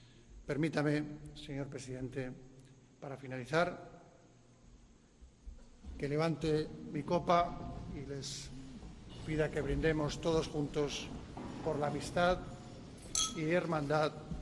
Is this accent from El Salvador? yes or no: no; Spain; pienso, como español, que siento más viva, más intensa y más completa la riqueza